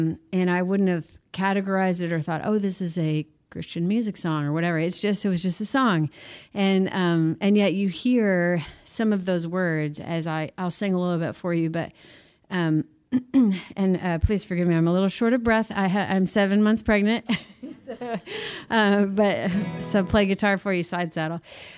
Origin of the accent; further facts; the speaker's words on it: Missouri, United States; now in Nashville, United States; I grew up in Missouri, moved to Nashville, was really intrigued by all the music culture there